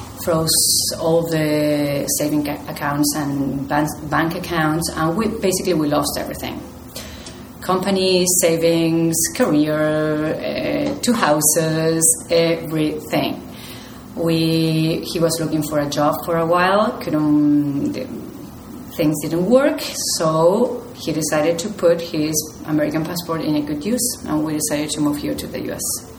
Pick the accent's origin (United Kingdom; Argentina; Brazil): Argentina; English is a second language; moved away as an adult; now in California, United States; Okay, my family is from Argentina. I'm from Argentina, and I moved to the U.S. 9 years ago with two little kids and pregnant with a third one, who was born here in California.